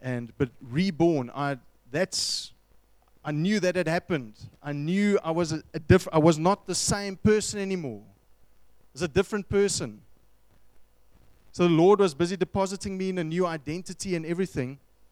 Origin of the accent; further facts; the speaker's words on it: Ireland; also born or lived in South Africa; I'm actually an Irishman